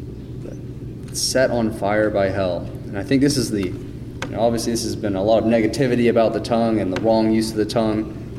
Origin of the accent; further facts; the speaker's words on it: Louisiana, United States; also born or lived in Kansas; I'm actually from Louisiana, so we have a lot of, originally, been in Kansas most of my life